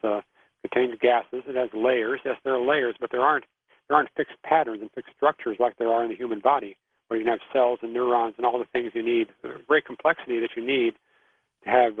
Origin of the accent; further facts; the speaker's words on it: Indianapolis, Indiana, United States; I'm from Indianapolis. I grew up in Indianapolis, and they have a big race every year called the Indy 500.